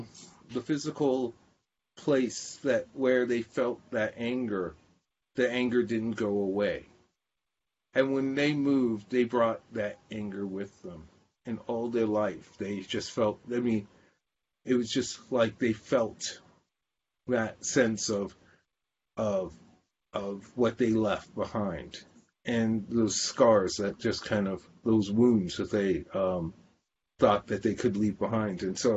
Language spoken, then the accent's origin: English; Sacramento, California, United States; born there; So when I was born in Sacramento, as I said before. My parents came from South Carolina.